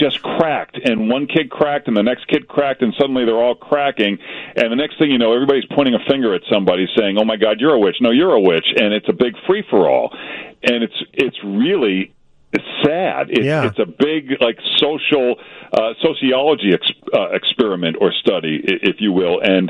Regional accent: Boston, Massachusetts, United States; it was fun to go to Boston, my hometown, and do the Salem witches and to do the Revolution and to do 19th century spiritualism and all these things I kind of grew up

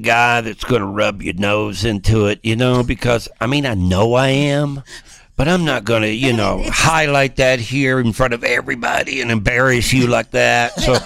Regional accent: Tennessee, United States; You know, I'm that tidbit from Tennessee, BJ.

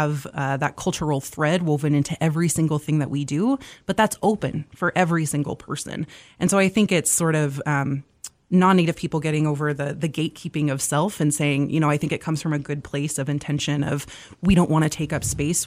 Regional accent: Malta, Montana, United States; I'm originally from Malta, Montana, over in northeastern Montana, about 60 miles south of the Canadian border. So as you can imagine, it's pretty flat out there, pretty prairie.

